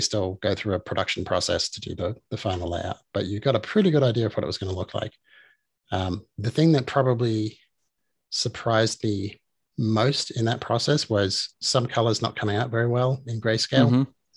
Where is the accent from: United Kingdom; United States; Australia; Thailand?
Australia; Darwin, Northern Territory; also born or lived in Perth; I also did some work in Darwin, which is my hometown, a small city up the top of the middle of Australia